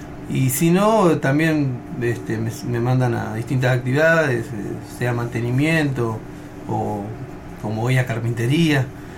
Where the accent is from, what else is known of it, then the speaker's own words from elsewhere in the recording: Marcos Paz, Buenos Aires Province, Argentina; yo soy de Marcos Paz, sí, provincia de Buenos Aires, soy casado, tengo 4 hijos